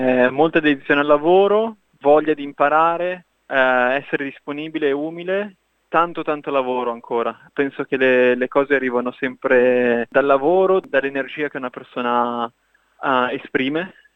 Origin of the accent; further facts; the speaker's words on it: Varese, Lombardy, Italy; moved away as an adult; now in Australia; Allora, io ho 27 anni, sono di Varese